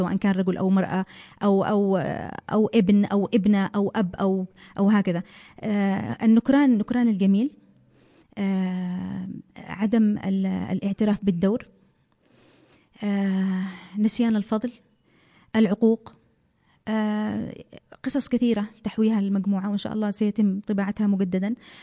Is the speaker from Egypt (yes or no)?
no; Saudi Arabia; also born or lived in Aden, Yemen; طبعا أنا من مواليد عدن، من مواليد 1973. طبعا أنا عشت في السعودية عمر تقريبا من 4 سنوات، وحتى بعد الثانوية العامة يعني تقريبا 18 عاما.